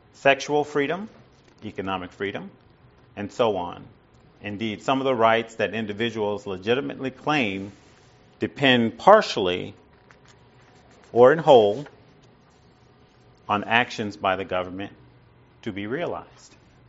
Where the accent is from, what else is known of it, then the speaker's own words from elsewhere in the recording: United States; because we're from the United States with an index of 15, we pride ourselves, and it's part of our culture, to preserve freedom